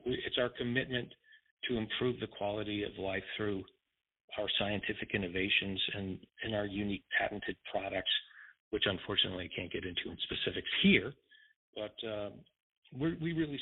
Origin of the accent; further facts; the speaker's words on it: New England, United States; now in La Quinta, United States; I grew up in New England where it's still snowing. Although I live in La Quinta, California now in the nice weather in the desert.